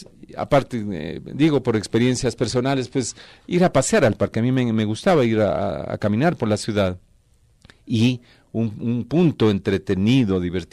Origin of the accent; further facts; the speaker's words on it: Guayaquil, Guayas, Ecuador; de mi infancia, adolescencia en Guayaquil, tengo recuerdos muy gratos